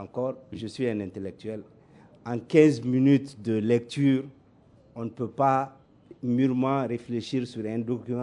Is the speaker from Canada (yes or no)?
no; Mali; Moi, je suis un Malien sur 20 millions de Maliens.